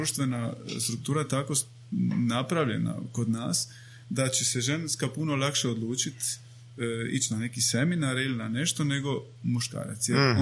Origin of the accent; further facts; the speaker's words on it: Dalmatia, Croatia; ja sam odrastao u Dalmaciji, nekako je uvijek bilo nemoj izražavati slabost i emociju